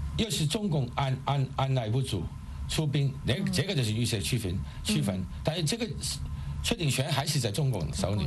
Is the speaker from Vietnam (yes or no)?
no; Hong Kong